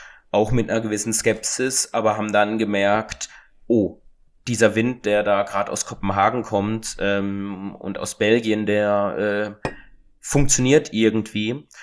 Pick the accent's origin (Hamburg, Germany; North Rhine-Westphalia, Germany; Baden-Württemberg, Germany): Baden-Württemberg, Germany; Breisach; ich komme aus Breisach, also da Breisgau, Kaiserstuhl, Freiburg-Gegend.